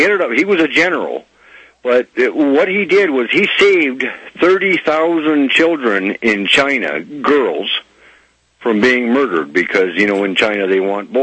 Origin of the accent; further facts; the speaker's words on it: Canada; But that rang a bell with me because I'm Canadian.